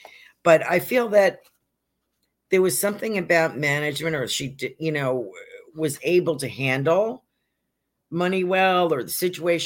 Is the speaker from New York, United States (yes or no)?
yes; North Salem, New York, United States; We had one when I was growing up in North Salem, New York.